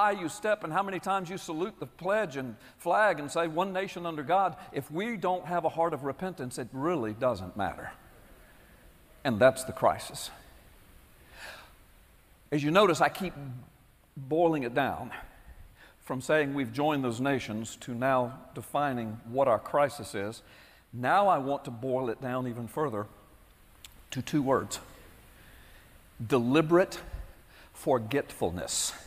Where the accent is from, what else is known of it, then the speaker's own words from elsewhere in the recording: United States; I'm a Christian, I'm a citizen, I'm an American, I'm a taxpayer, I'm a patriot